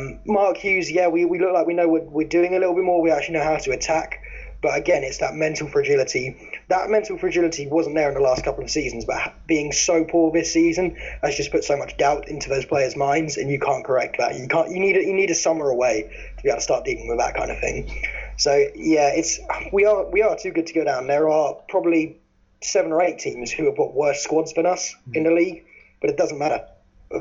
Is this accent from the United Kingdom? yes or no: yes; England, United Kingdom; He had that going for him, and everyone loved that because we're English.